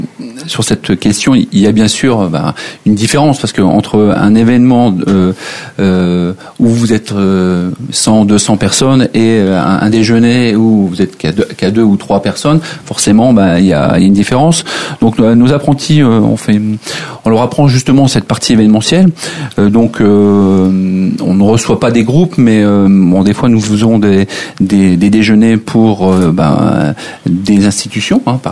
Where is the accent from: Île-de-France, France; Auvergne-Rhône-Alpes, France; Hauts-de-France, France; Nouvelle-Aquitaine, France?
Hauts-de-France, France; Donc, je suis originaire du Nord